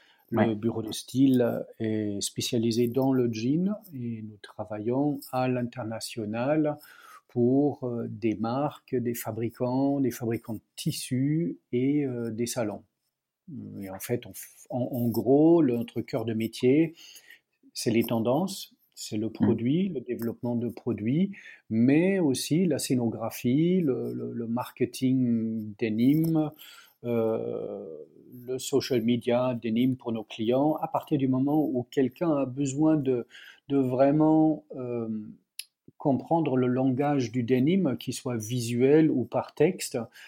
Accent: Germany; sur mon Wikipédia, il y a écrit franco-allemand, alors je suis né en Allemagne, j'ai grandi en Allemagne, j'ai un nom de famille un peu polonais, bien que ça doit faire 5 générations que tout le monde vit en Allemagne

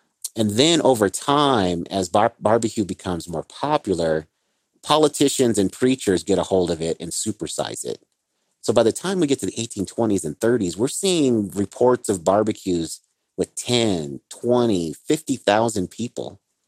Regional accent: Colorado, United States; Columbus B. Hill, who shows up in my home state of Colorado in the 1870s.

